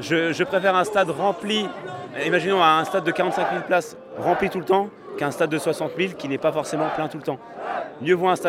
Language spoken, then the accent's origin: French; Brittany, France; Alors nous, personnellement, on vient de Bretagne. Nous étions à côté de Rennes, de Fougères.